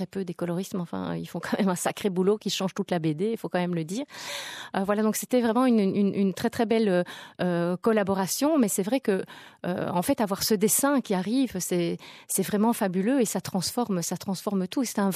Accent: Belgium; comme on dit chez nous en Belgique, chipoté, hein, pour trouver avec qui.

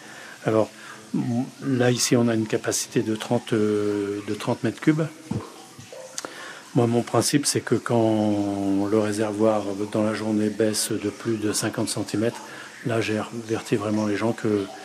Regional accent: Caen, Normandy, France; born there; Moi, je ne suis pas né ici. Je suis né en Normandie. Je suis né à Caen. Et je suis dans le territoire depuis 1982.

